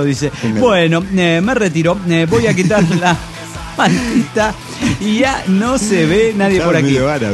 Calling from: Nezahualcóyotl, State of Mexico, Mexico; de Netzahualco, allá de México.

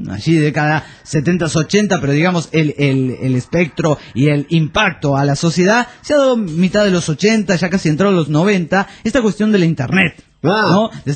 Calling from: Argentina; escuchar nuestra tonada tan querida, de ser argentino

